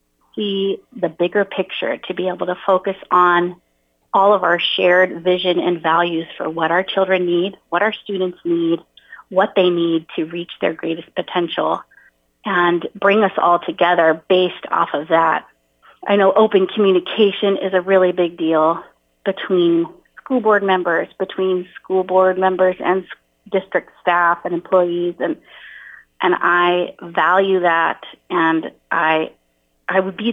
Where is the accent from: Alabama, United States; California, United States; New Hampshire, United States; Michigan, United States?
California, United States; I grew up in California, met Rob in Honolulu.